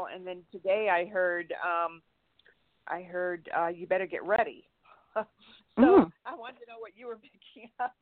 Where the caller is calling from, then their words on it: Santa Barbara, California, United States; California